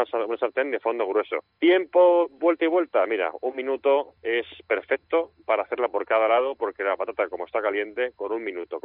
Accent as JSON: {"language": "Spanish", "town": "Villanueva de la Serena", "region": "Extremadura", "country": "Spain", "also_born_or_lived": "Galicia", "said": "soy de Villanueva de la Serena y ahí es donde se inventó la tortilla de patata. Esa es la primera razón. Y luego otra razón, que he vivido en Galicia durante algunos años"}